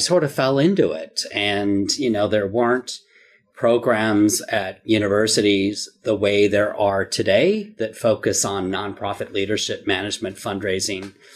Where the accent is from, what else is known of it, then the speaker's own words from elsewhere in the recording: United States; moved away as an adult; now in Sydney, Australia; Yes, that's right. You can probably tell by my accent, right?